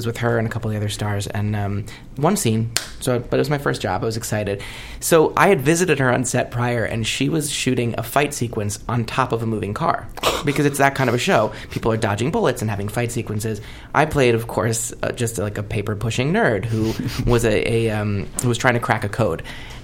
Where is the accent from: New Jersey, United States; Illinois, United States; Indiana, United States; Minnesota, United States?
New Jersey, United States; accent: New Jersey; now in Los Angeles, United States; I'm embarrassed that nobody complimented how charming my New Jersey accent is